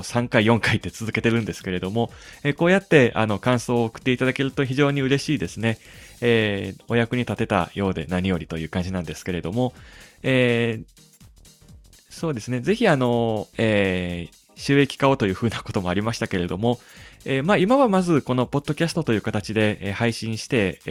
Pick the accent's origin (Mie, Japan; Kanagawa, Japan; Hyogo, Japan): Hyogo, Japan; 兵庫県が私の地元なんですけれども